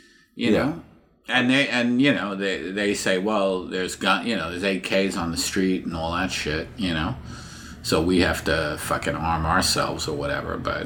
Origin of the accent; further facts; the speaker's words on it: New York, United States; I just hate it. I grew up in New York.